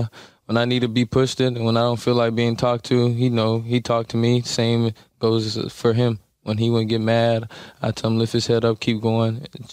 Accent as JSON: {"language": "English", "town": "Orlando", "region": "Florida", "country": "United States", "tie": "born or raised there", "said": "Orlando's probably the best place, you know. I miss home."}